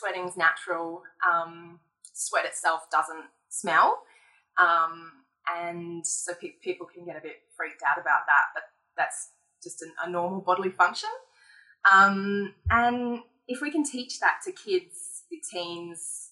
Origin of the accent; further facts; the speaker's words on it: Byron Bay, New South Wales, Australia; I grew up in Byron Bay